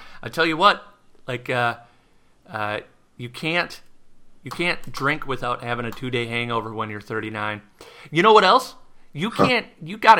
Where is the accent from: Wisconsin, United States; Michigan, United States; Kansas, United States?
Wisconsin, United States; Madison; I was born, raised there. I lived there my whole life. Yeah, I'm from Madison, Wisconsin.